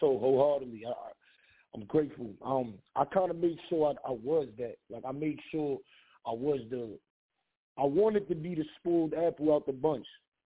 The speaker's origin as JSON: {"language": "English", "town": "Brooklyn", "region": "New York", "country": "United States", "tie": "born or raised there", "said": "Growing up in Brooklyn, I'm from Harmon, between Irvin and Knickerbocker."}